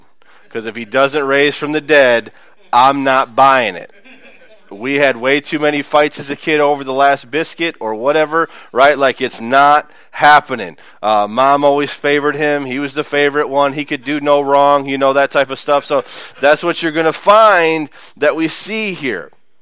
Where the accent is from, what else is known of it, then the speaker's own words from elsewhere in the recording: United States; As an American, I read this and I think to myself